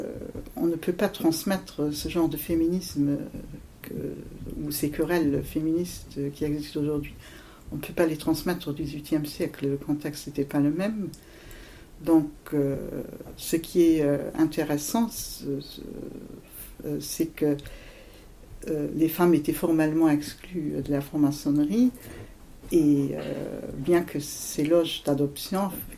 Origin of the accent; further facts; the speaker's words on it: Luxembourg; Je suis luxembourgeoise.